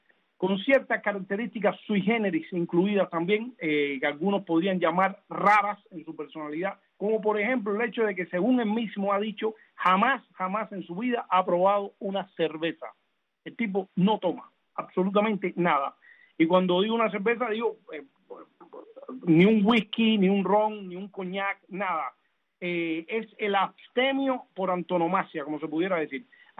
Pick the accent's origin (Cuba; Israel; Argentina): Cuba; moved away; Estuve viviendo en su casa un tiempo, como todo cubano recién llegado.